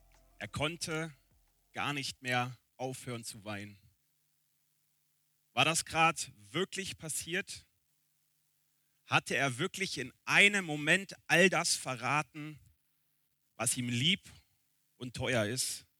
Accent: Berlin, Germany; now in Wiedenest, Germany; Ich bin in Berlin groß geworden und habe seitdem immer in Städten mit mindestens 500.000 Menschen gewohnt, bis vor 3 Jahren. Jetzt wohne ich in Wiedenest. Ich glaube, wir haben keine 3.000 Einwohner dort.

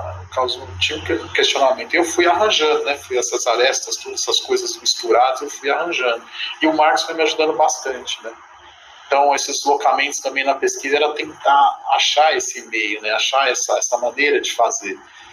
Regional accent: Pirassununga, São Paulo, Brazil; eu sou de Pirassununga, onde tem a Academia da Força Aérea

